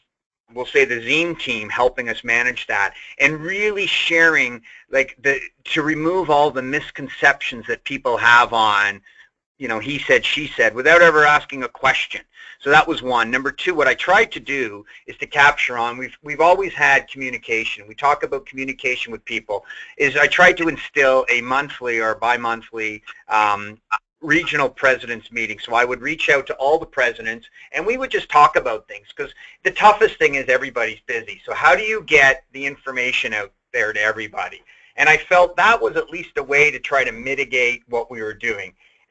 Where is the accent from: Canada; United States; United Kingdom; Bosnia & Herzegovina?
Canada; I'm not from Ontario, I'm from Canada.